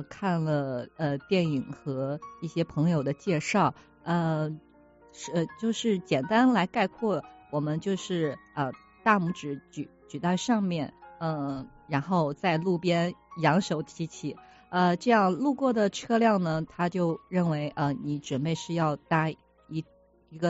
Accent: Shanghai, China; 我来自上海

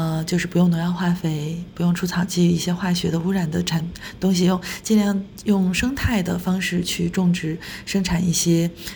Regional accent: Weihai, Shandong, China; 我的家乡在我印象里面就是我小时候生活的那个特别干净，可以和小伙伴们一起在海边去拾

